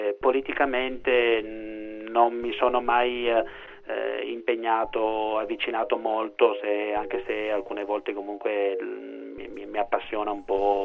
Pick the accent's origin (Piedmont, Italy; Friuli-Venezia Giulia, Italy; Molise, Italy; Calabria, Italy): Piedmont, Italy; Asti; born there; Sono nato ad Asti il 4 marzo del 1970.